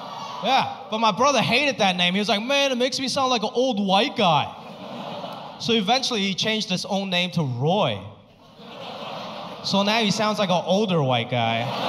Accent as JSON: {"language": "English", "country": "Hong Kong", "tie": "born there", "said": "I was born in Hong Kong. Any Hong Kong people?"}